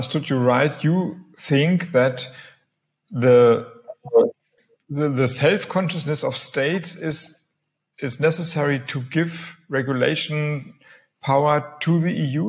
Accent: Flensburg, Schleswig-Holstein, Germany; when I look to our neighbor country, Denmark, I'm from Flensburg, so I have a very, I see what's happening there.

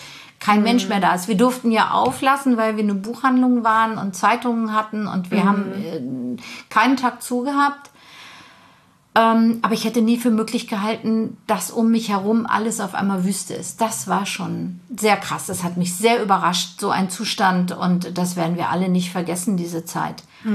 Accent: Harz, Germany; Ich bin da nur im Harz groß geworden, also sehr viel. Ich bin Harzerin. Ich war zwar lange auch weg, bin aber auch ganz bewusst und gerne wiedergekommen.

